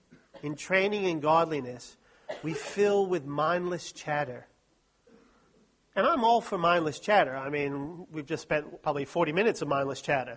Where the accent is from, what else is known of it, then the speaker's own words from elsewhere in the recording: United States; I'm American and I know the stupid thing.